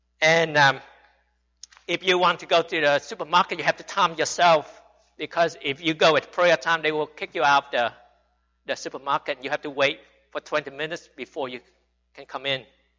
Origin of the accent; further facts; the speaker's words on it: United States; Now, as an American, a Westerner, the worst thing they could do to me is kick me out of the country.